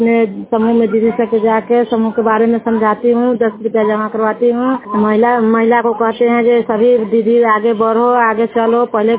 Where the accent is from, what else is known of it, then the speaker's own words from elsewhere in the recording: Maruwan, Bihar, India; ग्राम मरुवन पंचायत पकड़ी पकड़ी के रहने वाली हूँ। जिला मुजफ्फरपुर थाना करजा